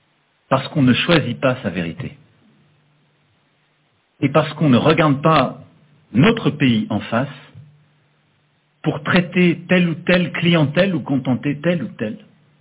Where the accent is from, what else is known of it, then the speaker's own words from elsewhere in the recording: France; nous nous devons à nous-mêmes en tant que Français de reconnaître les faits